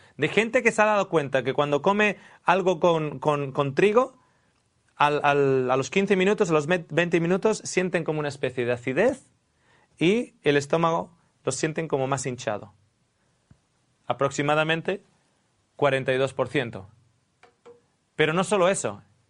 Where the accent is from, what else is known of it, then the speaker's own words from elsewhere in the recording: Australia; now in Spain; En Australia, de donde yo vengo, 1 de cada 100.